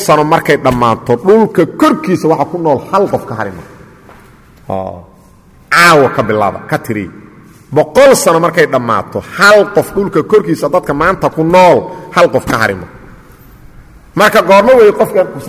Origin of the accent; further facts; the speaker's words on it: Saudi Arabia; سبحان الله ما أنا سعودي